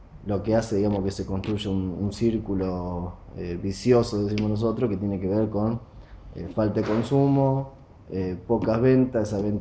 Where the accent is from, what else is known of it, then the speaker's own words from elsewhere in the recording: Argentina; un futuro negro que nosotros ya vivimos como argentinos